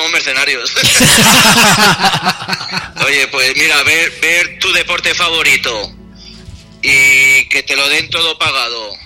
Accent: Spain; estando en Qatar, ¿cómo no vas a animar a España? Nosotros somos los primeros españoles.

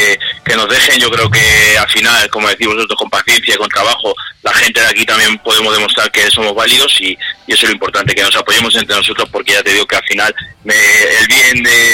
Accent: Cuenca, Castilla-La Mancha, Spain; que somos de Cuenca todos y que hay que mirar por el bien de todos

